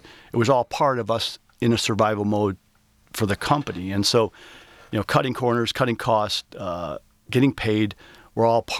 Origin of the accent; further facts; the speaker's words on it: Flint, Michigan, United States; my culture, my beliefs, since growing up in Flint to really working at Lear.